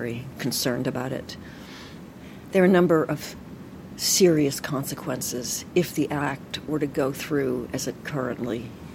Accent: Brookline, Massachusetts, United States; So I grew up in Brookline, and then we moved to Newton to raise the kids. And so this is really my home.

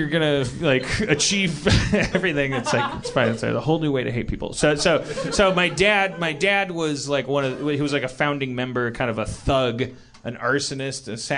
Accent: Wisconsin, United States; Remember, I'm from Wisconsin.

